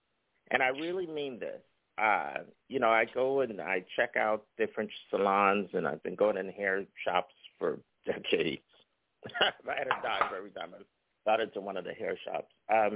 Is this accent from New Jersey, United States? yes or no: yes; New Jersey, United States; I'm from Jersey, so I can get away with that in part, but yes, from Northern New Jersey. Yeah, lots of good stuff. I went to high school there